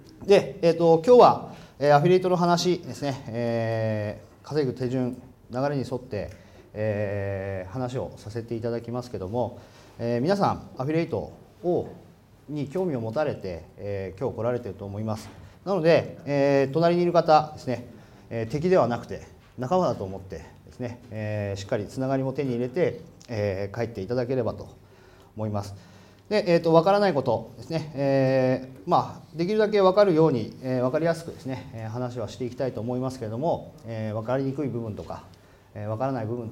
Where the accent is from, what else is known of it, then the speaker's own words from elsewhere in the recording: Aomori, Japan; 今年37になります。で出身は、青森県青森市ですね。みんなに言うとなまってないねってよく言われるんですけど、頑張って隠してます。